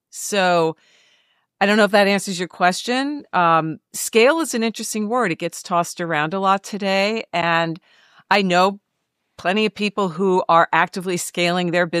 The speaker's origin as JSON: {"language": "English", "country": "United States", "tie": "born or raised there", "said": "Many of us, listen, we grew up in America where individualism is prized, where we are taught you can figure it out, right?"}